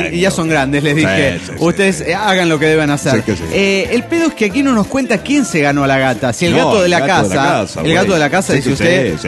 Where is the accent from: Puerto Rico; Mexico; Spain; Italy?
Mexico; Ecatepec, State of Mexico; de Catepec.